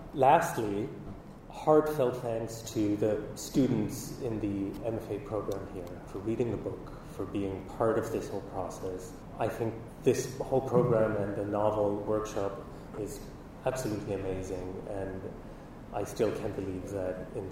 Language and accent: English; Sweden; also born or lived in Argentina; I grew up in Sweden, but I was born in Argentina.